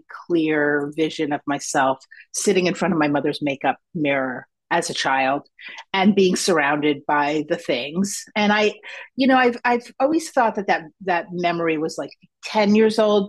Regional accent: New Jersey, United States; also born or lived in Germany; I was born in Germany, and then my father's American, my mother's German, and then we moved to the States because my father left his post in Germany. He was in the military. And I grew up in New Jersey

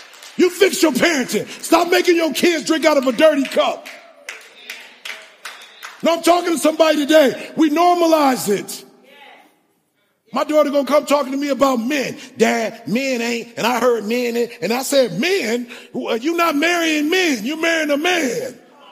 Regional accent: Detroit, Michigan, United States; I grew up in Detroit and people breaking your stuff and people. And I raised you. I taught you the streets of Detroit's law

